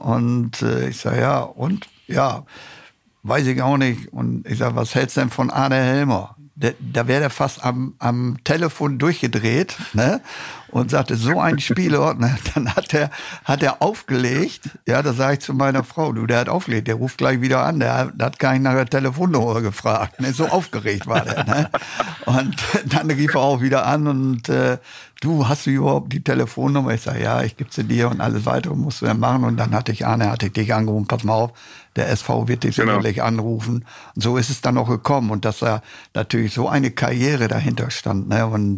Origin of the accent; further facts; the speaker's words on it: Osnabrück, Lower Saxony, Germany; Ich war ja selber aus Osnabrück und musste den Weg nach Meppen gehen